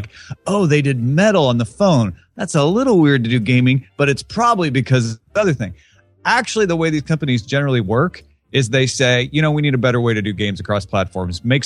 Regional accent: Midwest, United States; accent: Midwestern; My Midwestern accent.

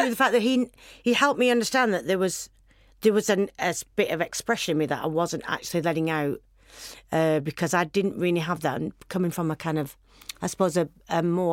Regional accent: Accrington, North West England, United Kingdom; I went to Moorhead High School in Accrington. I'm from Accrington in Lancashire.

